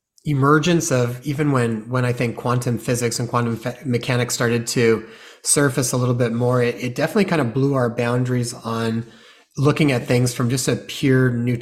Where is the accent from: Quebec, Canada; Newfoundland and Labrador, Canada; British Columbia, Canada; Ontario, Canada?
British Columbia, Canada; we found that you're not too far from us in Canada here, we thought that's actually really exciting. I grew up in the Okanagan